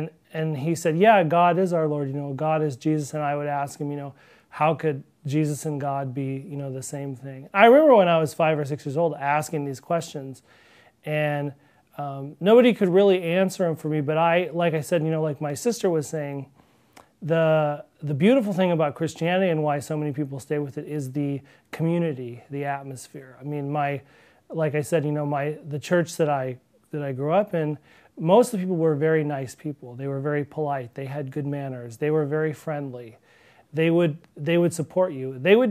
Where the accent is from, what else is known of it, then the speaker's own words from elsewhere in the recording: Long Beach, California, United States; also born or lived in Berkeley; I was born in Berkeley, California in 1971. And my family moved when I was about 2 years old to Long Beach, California, which is near Los Angeles in Southern California. And that's where I grew up.